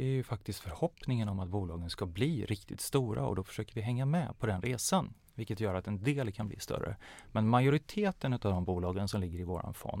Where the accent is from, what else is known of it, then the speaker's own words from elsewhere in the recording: Vänersborg, Västra Götaland County, Sweden; jag växte upp på västkusten i Sverige i en liten stad som heter Vänersborg. Utbildade mig på Handels, framförallt i Göteborg.